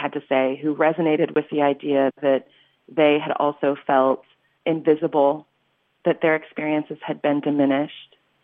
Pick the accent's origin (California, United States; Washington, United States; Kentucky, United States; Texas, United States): Washington, United States; Spokane; I still felt like my story of growing up in Spokane as a Black person was so small, so irrelevant to the events of today.